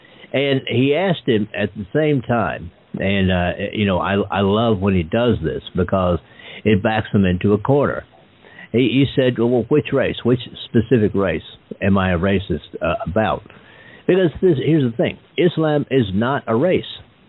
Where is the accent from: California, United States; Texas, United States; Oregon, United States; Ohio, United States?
Texas, United States; And I grew up in Texas in the 1960s and 70s.